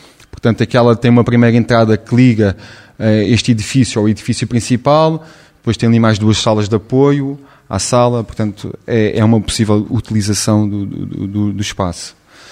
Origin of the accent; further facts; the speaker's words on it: Lisbon, Portugal; moved away as an adult; now in Ovar, Portugal; eu sou natural de Lisboa, eu tive que me mudar para Ovar em 2012, por motivos profissionais, aluguei uma casa ali perto do Carregal